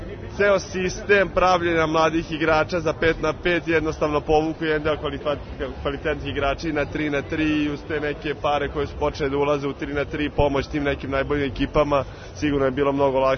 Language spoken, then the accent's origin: Serbian; Serbia